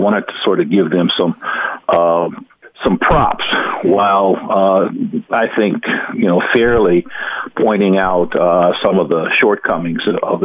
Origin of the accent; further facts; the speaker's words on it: New Orleans, Louisiana, United States; I'm from New Orleans, and my parents were active in the civil rights movement